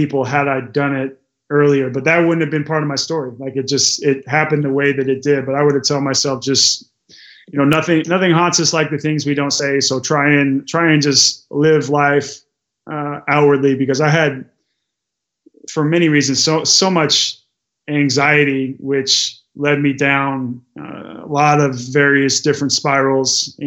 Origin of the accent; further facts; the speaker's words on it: Portland, Oregon, United States; Cause I come from the Pacific Northwest and so does Kate.